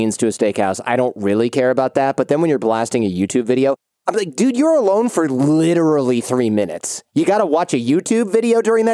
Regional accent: Troy, Michigan, United States; They're actually from my hometown of Troy, Michigan

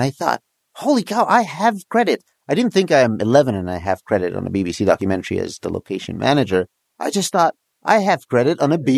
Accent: Egypt; I grew up in Egypt.

